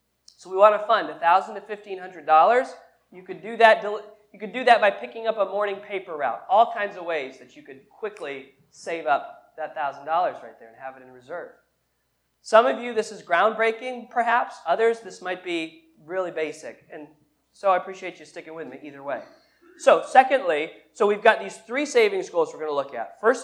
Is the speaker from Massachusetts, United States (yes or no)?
yes; North Adams, Massachusetts, United States; My grandfather here that I grew up around here in North Adams would have a little jar of change